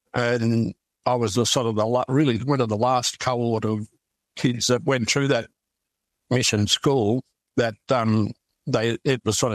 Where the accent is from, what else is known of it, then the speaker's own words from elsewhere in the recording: New South Wales, Australia; I grew up on the Kamaragunja Aboriginal Reserve on the banks of the Dungala, the Murray River, near Echuca, and on Yorta Yorta country.